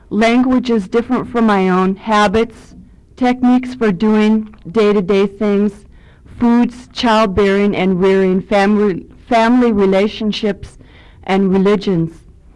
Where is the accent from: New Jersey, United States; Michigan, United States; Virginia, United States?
Michigan, United States; As an American white woman born and raised outside of Alaska and in a middle-class Republican Anglo-Saxon Christian family and community in rural Michigan